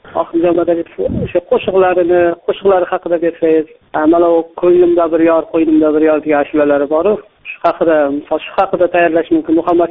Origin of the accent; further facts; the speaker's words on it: Shymkent, Kazakhstan; Men Chimkentdanman